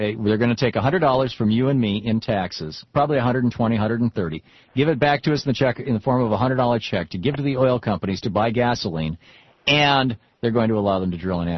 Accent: United States; I mean, this is, you know, I'm an American.

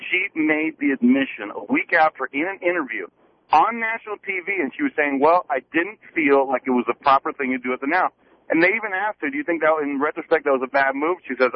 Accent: the South, United States; I was just couldn't believe it because I'm from the South.

